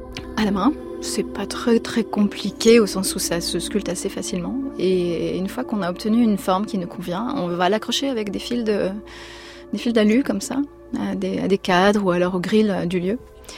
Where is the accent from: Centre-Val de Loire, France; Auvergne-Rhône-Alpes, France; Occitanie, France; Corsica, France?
Auvergne-Rhône-Alpes, France; Grenoble; born there; On est nés à Grenoble tous les deux et on a beaucoup de respect pour la montagne.